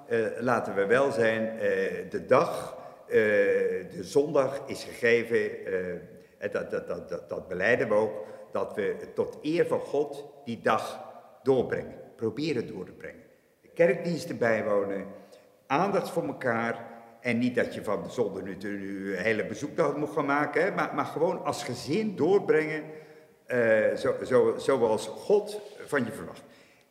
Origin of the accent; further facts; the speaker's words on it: Aagtekerke, Zeeland, Netherlands; Ik ben geboren en getogen in Aagtekerken. En ik heb nu de aanvallige leeftijd van 68 jaar. Nooit vertrokken. Ik heb mijn roots hier. En ik ben bij mijn roots gebleven.